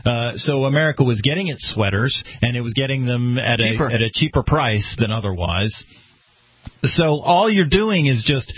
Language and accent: English; United States; Americans, I'm an American, damn it, and this is my specialty and I want to do it